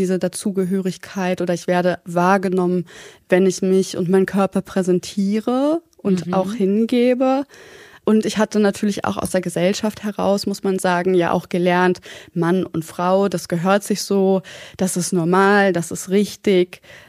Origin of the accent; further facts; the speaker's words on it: Berlin, Germany; in meiner Wohngegend in Berlin, wo ich groß geworden bin